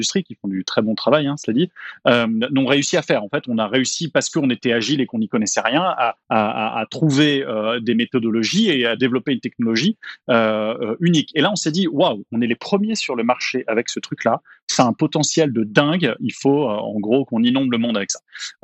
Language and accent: French; France; accent: French; now in Quebec, Canada; mes origines françaises que je n'arrive pas du tout à cacher. Je m'excuse. Je suis québécois de cœur, mais d'accent, je suis français.